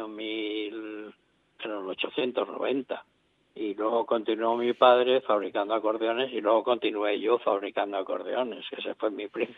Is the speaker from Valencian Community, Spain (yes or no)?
yes; Valencia, Valencian Community, Spain; Yo soy valenciano, o sea, yo pertenezco a la parte del Grao de Valencia. Sí. Y mi familia era del Grao.